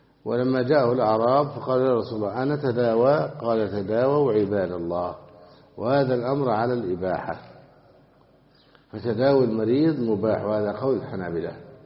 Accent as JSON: {"language": "Arabic", "country": "Egypt", "said": "أو بشرب الخمر والبيرة التي عندنا في مصر، بخلاف البيرة التي في السعودية فهي مباحة"}